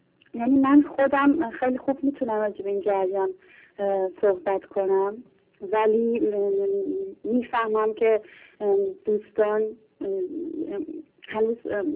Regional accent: Germany; also born or lived in Iran; من 22 سالمه و اون موقع 9 سالم بود. من تو آلمان بزرگ شدم، یعنی از سن 5 ماهگی اینجا بودم و دیگه هیچ وقت ایران رو ندیدم.

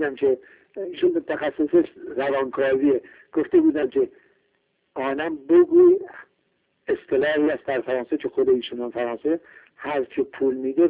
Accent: Iran; چون خود من ایرانی هستم معلوم از لهجه‌ام

